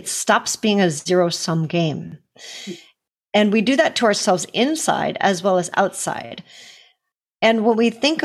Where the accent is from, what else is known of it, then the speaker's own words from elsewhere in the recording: United States; I'm sorry, I'm American. Y'all get to hear the difference between the American pronunciation and the Canadian here.